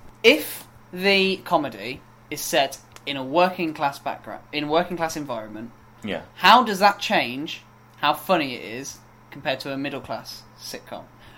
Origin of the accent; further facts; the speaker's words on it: Sutton Coldfield, West Midlands, United Kingdom; Well, I mean, I come from Sutton Coldfield in Birmingham.